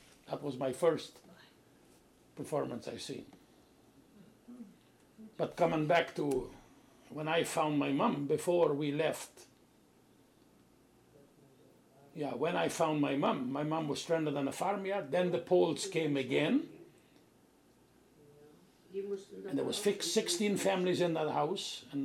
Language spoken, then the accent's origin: English; Ukraine; moved away; All I've seen in 1940, when we came from Ukraine to Germany, we were still in camp.